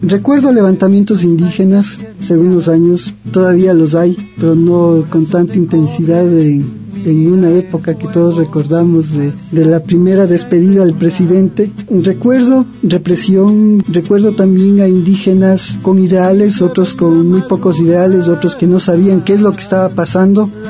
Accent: Ambato, Tungurahua, Ecuador; born there; nací en Ambato.

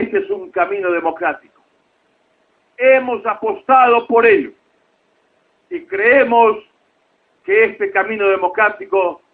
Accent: Paraguay; yo como ciudadano paraguayo me sumo hoy aquí en la calle

